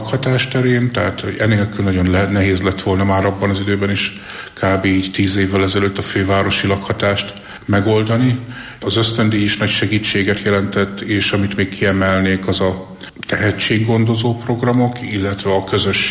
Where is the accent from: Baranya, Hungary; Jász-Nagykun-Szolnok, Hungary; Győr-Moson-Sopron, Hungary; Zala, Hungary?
Jász-Nagykun-Szolnok, Hungary; Jászapáti; Jászapáti vagyok. Jász Nagykunszolnok vármegyéből. A helyi katolikus gimnáziumban érettségiztem.